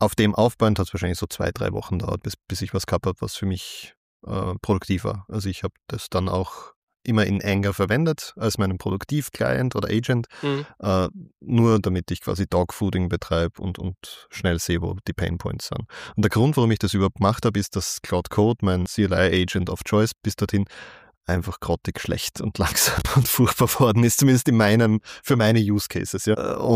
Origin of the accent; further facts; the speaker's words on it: Austria; Ich fühle mich auch als Europäer und nicht als Österreicher.